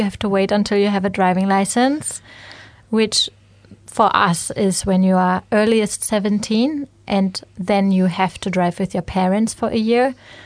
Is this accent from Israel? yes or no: no; Neustrelitz, Mecklenburg-Vorpommern, Germany; English is a second language; I grew up in Neustrelitz. That's a relatively small town in Germany, in the north of Germany. It was, as said, a small town where everyone knows each other.